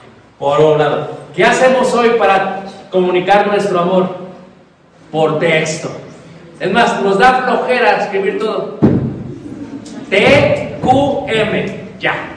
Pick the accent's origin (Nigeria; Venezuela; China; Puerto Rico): China; Spanish is a second language; now in Mexico City, Mexico; Digo, no, yo soy de China, yo no quiero.